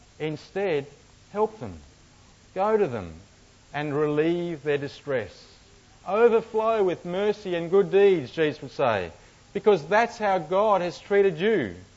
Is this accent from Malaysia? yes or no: no; South Africa; As a South African, Australia lacks integrity.